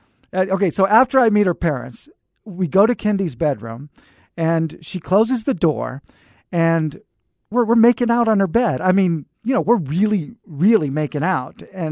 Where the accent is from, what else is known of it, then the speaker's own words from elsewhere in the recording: Fresno, California, United States; You're from Dinuba, I'm from Fresno, so we're from the same area.